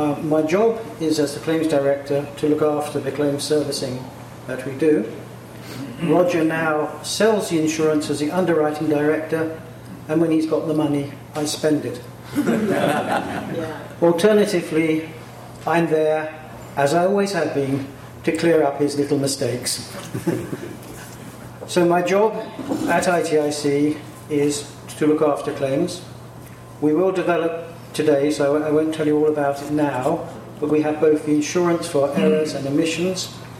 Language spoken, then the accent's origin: English; England, United Kingdom; I am an English lawyer.